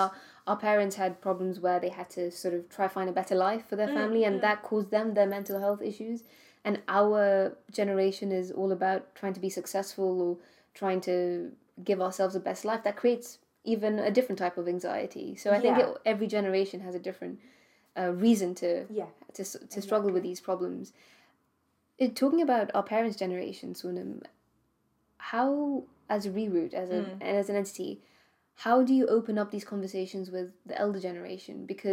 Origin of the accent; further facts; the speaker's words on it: Gibraltar; Whereas where I was raised in Gibraltar, it was so different.